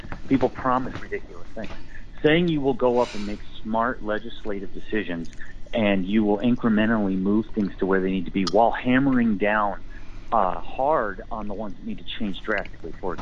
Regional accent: El Paso, Texas, United States; born there; and I'm from El Paso. I was born there, and I grew up in the Army everywhere, and I then went in the Marine Corps on my literal 18th birthday.

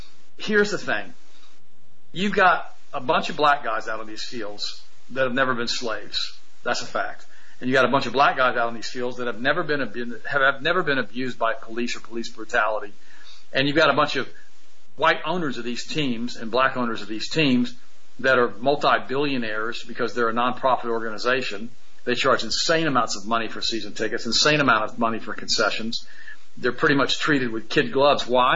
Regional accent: United States; So for me, it's very difficult as an American, as a patriot, to support the current administration

